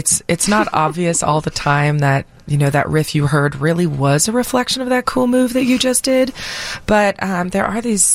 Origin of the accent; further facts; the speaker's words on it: Florida, United States; I grew up in Florida.